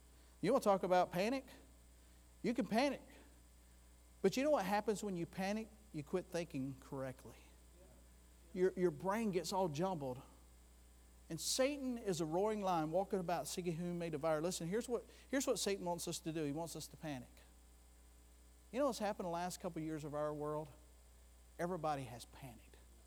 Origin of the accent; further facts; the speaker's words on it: Florida, United States; I'm from Florida, and it's so funny when they announce